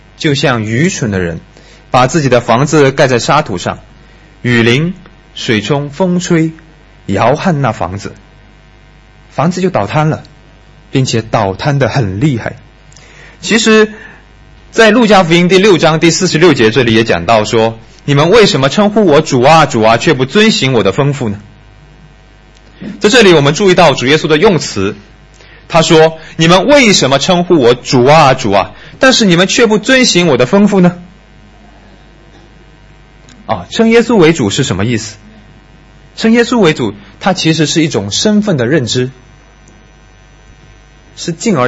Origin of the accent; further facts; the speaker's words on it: Wenzhou, Zhejiang, China; 那么台风我记得它是非常害怕的，源自于四岁的时候我们家乡遭遇了一场前所未有的大台风，死伤无数，就是94年。